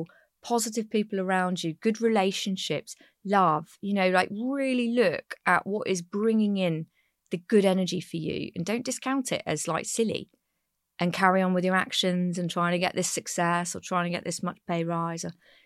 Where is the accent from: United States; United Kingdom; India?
United Kingdom; South West England; So I grew up in the West Country and my previous career was in the Big Smoke in London.